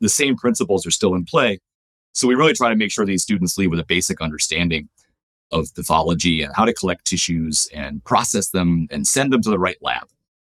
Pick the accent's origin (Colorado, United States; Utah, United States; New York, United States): New York, United States; I'm an upstate New York kid. I grew up in the Capital District, close to Massachusetts, in a very rural part of upstate New York.